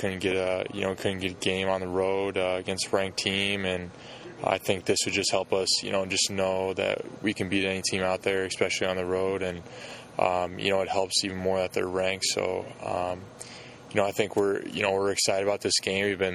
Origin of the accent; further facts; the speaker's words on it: Iowa, United States; a kid growing up in Iowa, it's always, you know, something you always heard of.